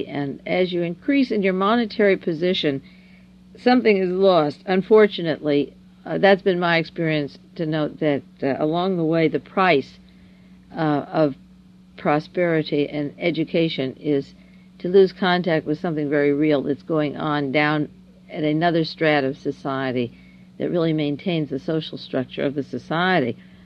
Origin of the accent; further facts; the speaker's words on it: Beverly Hills, California, United States; I was brought up in Beverly Hills, California, and went to Beverly High.